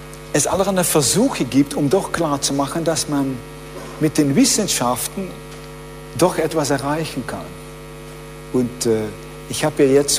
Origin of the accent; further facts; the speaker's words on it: Netherlands; German is a second language; weil sie an meinem Akzent hörte, dass ich Holländer war